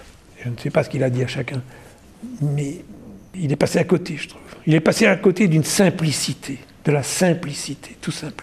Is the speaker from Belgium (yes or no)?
yes; Brussels, Belgium; je viens de Bruxelles, donc je fréquente aussi des gens en Bruxelles